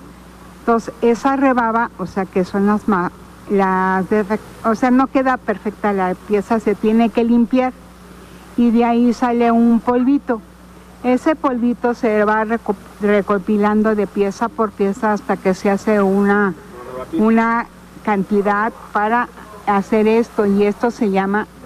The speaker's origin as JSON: {"language": "Spanish", "town": "Temixco", "region": "Morelos", "country": "Mexico", "said": "Yo vengo de Temisco."}